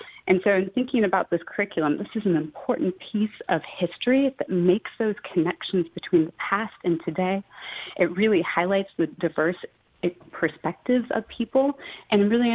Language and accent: English; Oregon, United States; I grew up in Oregon. I'm from rural Oregon. And growing up in the 80s and 90s, we did see a rise of hate groups